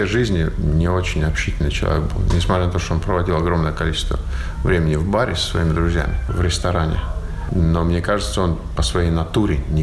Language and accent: Russian; Russia; now in Finland; Я вырос и родился в России. Этого никто не может у меня отнять и не пытается. Это моя родина. Я там вырос.